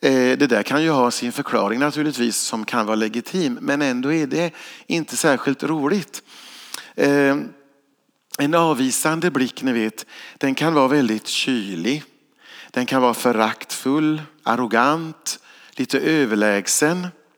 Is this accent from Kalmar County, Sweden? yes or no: yes; Kalmar County, Sweden; jag är från Öland och var där på sjukhuset i Borgholm.